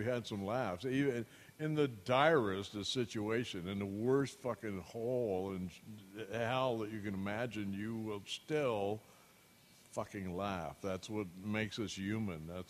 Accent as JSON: {"language": "English", "town": "Yakima", "region": "Washington", "country": "United States", "tie": "born or raised there", "also_born_or_lived": "Anchorage, Alaska", "said": "Eastern Washington in Yakima and Anchorage, Alaska."}